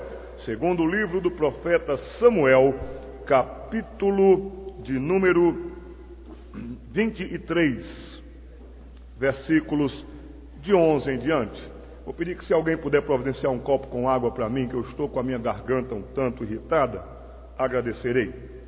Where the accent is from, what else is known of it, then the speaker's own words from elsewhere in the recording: Recife, Pernambuco, Brazil; E voltei para minha terra, Recife, Pernambuco.